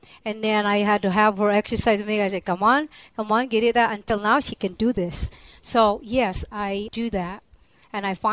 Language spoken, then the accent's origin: English; Luzon, Philippines; I am from Luzon.